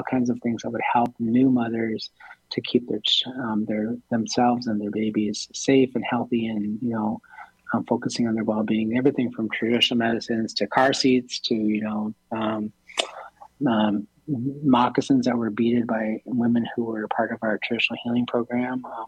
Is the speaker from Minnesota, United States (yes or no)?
yes; Minneapolis, Minnesota, United States; I was raised right here in the South Minneapolis in the cultural quarter growing up. I was born and raised right here.